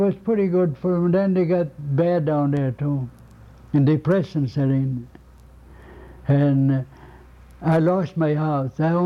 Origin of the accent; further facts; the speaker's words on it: Cleveland, Ohio, United States; born there; Yeah, no, I was born